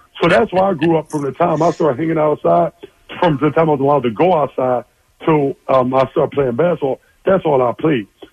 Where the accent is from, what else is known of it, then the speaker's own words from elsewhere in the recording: Philadelphia, Pennsylvania, United States; when I grew up in North Philadelphia, listen to this story.